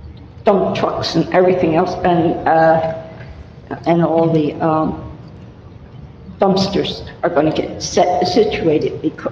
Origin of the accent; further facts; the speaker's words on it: Atlantic City, New Jersey, United States; I've been in the house since about 5 days after I was born in Atlantic City. But I was out for about 15 years, but my mother was in the house.